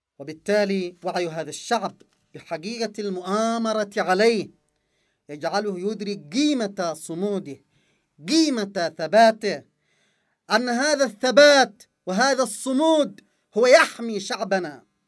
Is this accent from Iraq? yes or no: no; Yemen; نحن كيمنيين، كشعب يمني، نحن المعنيون بأمرنا